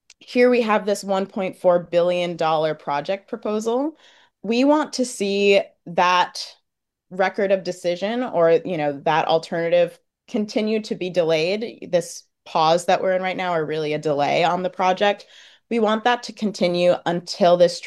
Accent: New York, United States; I grew up here in the Catskills, grew up farming with my family

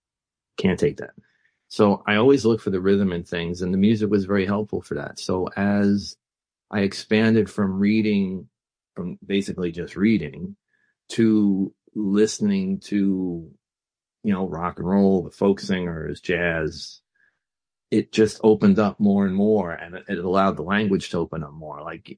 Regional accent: Bronx, New York, United States; I was a pretty good student in grade school growing up in the Bronx.

